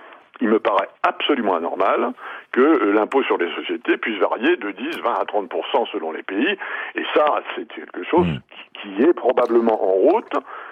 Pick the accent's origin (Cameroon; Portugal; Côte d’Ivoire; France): France; y compris chez nous en France